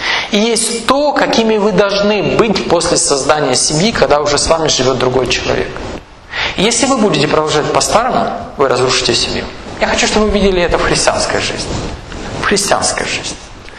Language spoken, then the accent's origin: Russian; Kyiv, Ukraine; Но я вырос в Киеве. Я рос в Киеве.